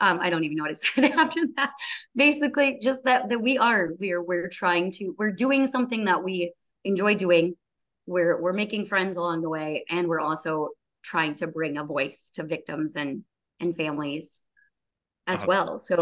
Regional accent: Wisconsin, United States; I'm also from Wisconsin.

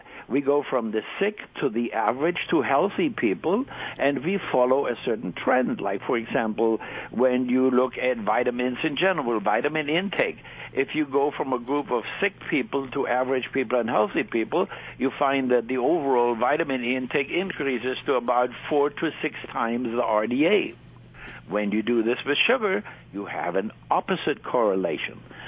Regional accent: New York, United States; now in Chicago, United States; No, actually, I'm a New Yorker. I got my PhD at State University of New York at Stony Brook.

